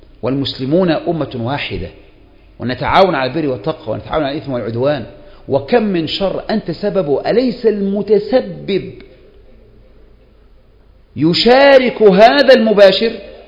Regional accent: Egypt; now in Sudan; مثل ما قامت الثورة عندنا في مصر وتكلم من تكلم

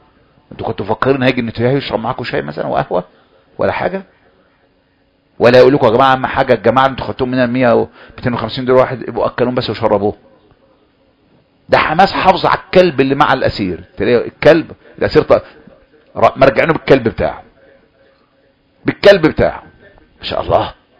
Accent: Palestine; زي عندنا في فلسطين حاكم مين؟

